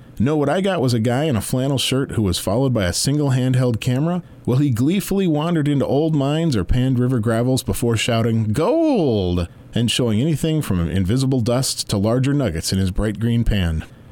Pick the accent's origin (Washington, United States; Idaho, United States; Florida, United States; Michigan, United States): Washington, United States; moved away; also born or lived in Central California, United States; I grew up in Western Washington State, where prospecting was and is a common hobby, but it never moved me.